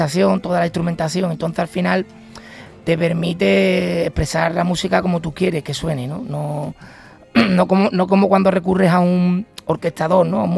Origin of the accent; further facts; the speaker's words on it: Jerez de la Frontera, Andalusia, Spain; Soy flamenco de formación y porque soy de Jerez y he mamado esta cultura